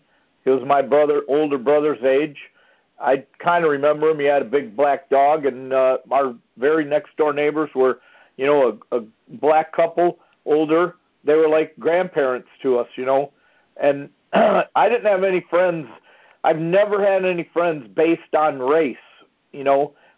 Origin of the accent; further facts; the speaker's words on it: Detroit, Michigan, United States; Lewis, I'm a little bit older than you. I was born in 1959 in Detroit. Livernois and Finkel.